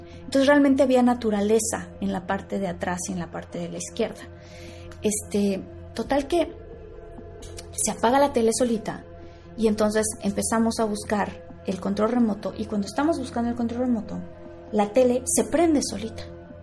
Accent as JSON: {"language": "Spanish", "region": "Tabasco", "country": "Mexico", "tie": "born or raised there", "said": "yo crecí en Tabasco con mi familia y yo tengo dos hermanos y una hermana, entonces somos cuatro hijos."}